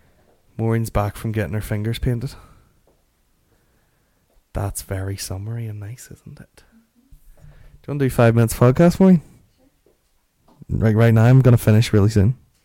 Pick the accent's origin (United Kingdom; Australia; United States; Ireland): United Kingdom; England; I'm English and my girlfriend is Irish, Northern Irish.